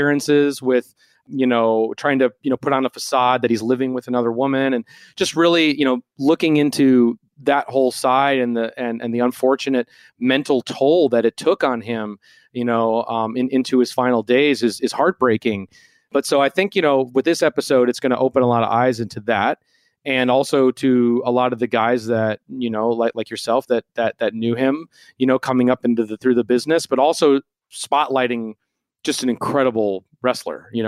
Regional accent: Minneapolis, Minnesota, United States; born or raised there

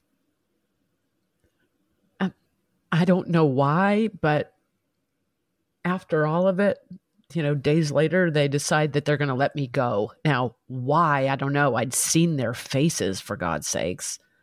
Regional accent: Rye, Colorado, United States; I am blonde and from Rye, Colorado, and I don't know much.

